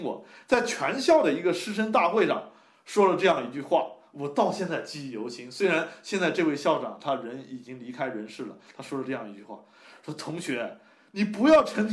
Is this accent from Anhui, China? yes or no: no; Qutang, Jiangsu, China; 我成长于我们江苏这个沿海的一座小镇，在我们那个小镇小时候的时候，物资还是很匮乏的情况下